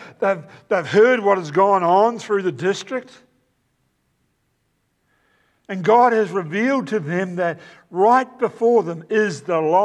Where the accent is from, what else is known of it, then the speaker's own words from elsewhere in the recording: New Zealand; Now, being a New Zealander, we study sheep.